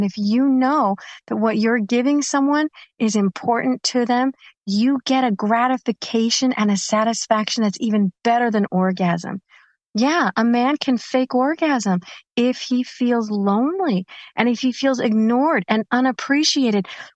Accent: United States; Ordinarily, I would have said, especially in the United States, because yes, being American, I know exactly what's going on in this country at all times.

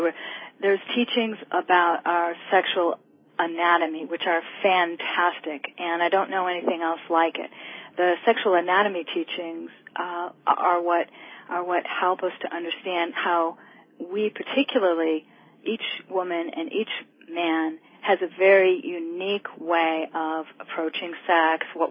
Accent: United States; I'm definitely American girl, and I come from the suburbs and from a Jewish family.

